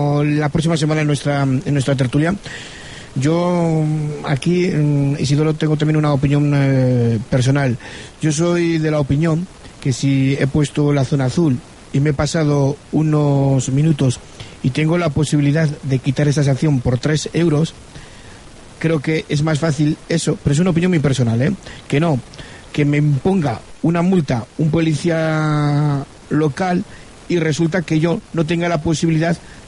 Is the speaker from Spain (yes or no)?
yes; Miranda, Castile and León, Spain; de donde yo soy, de Miranda